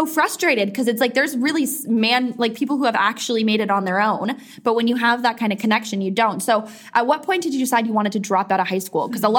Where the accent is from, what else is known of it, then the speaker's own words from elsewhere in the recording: East Coast, United States; I'm from the East Coast, so I had more connections there